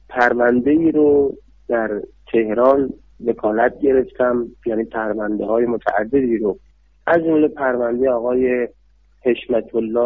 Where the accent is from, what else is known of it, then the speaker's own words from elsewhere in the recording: Ahvaz, Khuzestan, Iran; born there; متولد اهوازم ولی اصالتا مال اطراف زرین شهر اصفهان هستم.